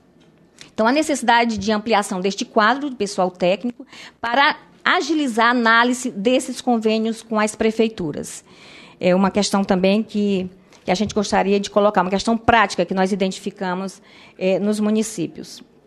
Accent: Roraima, Brazil; nas creches novas que foram construídas, inclusive lá no meu estado, de Roraima, que a creche está construída

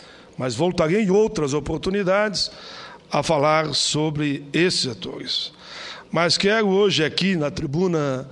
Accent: Caxias do Sul, Rio Grande do Sul, Brazil; com o olhar lá do meu estado, Rio Grande do Sul, a região da Serra Gaúcha, da onde sou filho, da cidade de Caxias do Sul.

